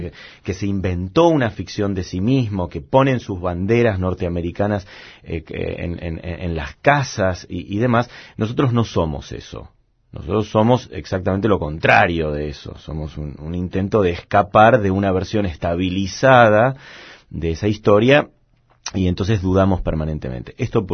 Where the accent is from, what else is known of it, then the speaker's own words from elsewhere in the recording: Argentina; de quiénes somos los argentinos, de dónde venimos y demás